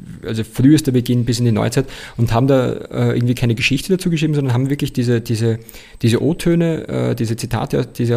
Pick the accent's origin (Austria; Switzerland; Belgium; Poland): Austria; bei uns in Österreich